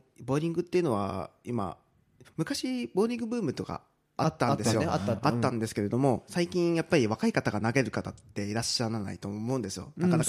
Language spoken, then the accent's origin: Japanese; Matsudo, Chiba, Japan; 自分の地元松戸市なんで、